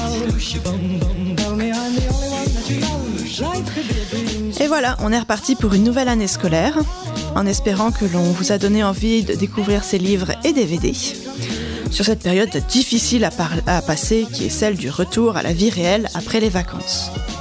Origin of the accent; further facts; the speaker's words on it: Amiens, Hauts-de-France, France; Et je viens d'Amiens, et c'est là où j'étais avant Verneuil.